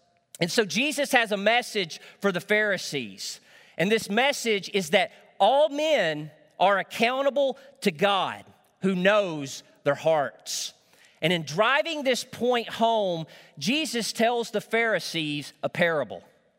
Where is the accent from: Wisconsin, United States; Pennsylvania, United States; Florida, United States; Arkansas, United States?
Arkansas, United States; You see, where I grew up in Northeast Arkansas, my dad didn't know anything about political correctness.